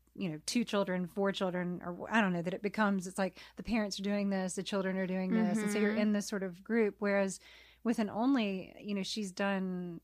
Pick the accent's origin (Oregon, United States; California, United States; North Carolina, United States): North Carolina, United States; We have something in common, I think, other than being from North Carolina.